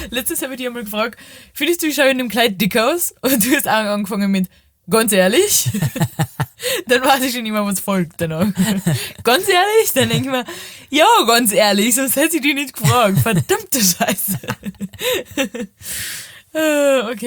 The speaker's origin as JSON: {"language": "German", "region": "Carinthia", "country": "Austria", "accent": "Carinthian", "said": "Und die hat auch gesagt, mit meinem sympathischen Kärntner Dialekt"}